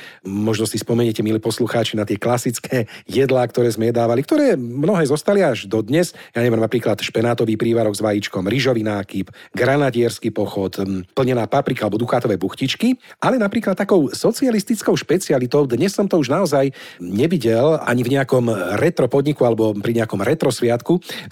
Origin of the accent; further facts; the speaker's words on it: Zvolen, Banská Bystrica Region, Slovakia; mali sme to aj my u nás vo Zvolení, taký mliečny bar alebo mliečny bufet, ako sme to volali.